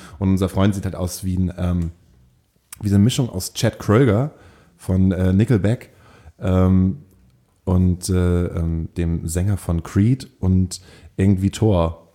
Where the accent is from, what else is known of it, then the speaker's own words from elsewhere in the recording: Hamburg, Germany; ja, in Hamburg, zu Hause?